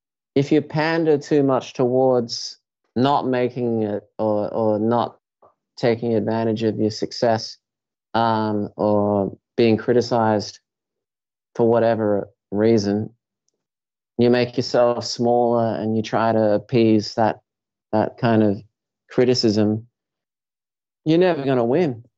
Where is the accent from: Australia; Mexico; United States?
Australia; as you said, being Australian, it's maybe that kind of is culturally, they think that you're not humble or they think you're not down to earth